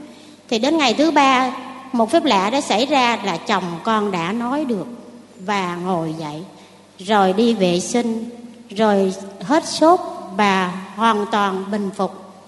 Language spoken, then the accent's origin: Vietnamese; Cam Ranh, Khanh Hoa, Vietnam; quê con ở Cam Ranh.